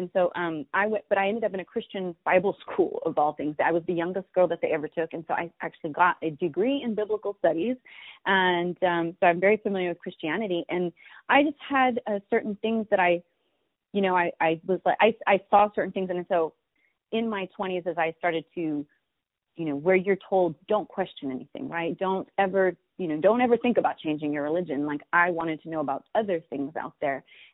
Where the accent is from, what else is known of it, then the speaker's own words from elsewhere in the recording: Napa, California, United States; But growing up in Napa was a very interesting